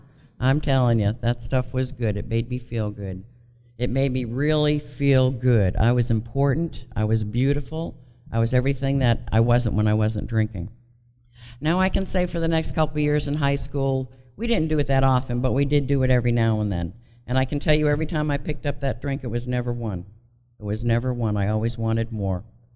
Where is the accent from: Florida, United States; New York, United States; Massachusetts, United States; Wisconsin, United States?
Massachusetts, United States; Worcester; I grew up in Worcester, Massachusetts. That's where I was born.